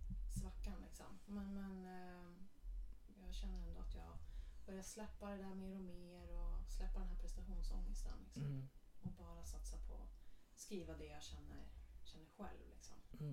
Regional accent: Skutskär, Gävleborg County, Sweden; now in Stockholm, Sweden; Jag bor här i Stockholm, jag är från Gävle, eller utanför Gävle. Ganska viktigt att säga, nu är jag ganska ledsna på mig. Skutskär heter det lilla samhället. Och jag har väl bott här typ 5 år kanske.

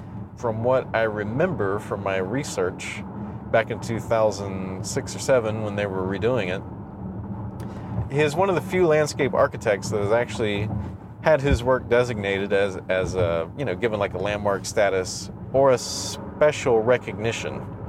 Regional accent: Plant City, Florida, United States; That was basically the only mall in the area close to me growing up in Plant City in the early 80s

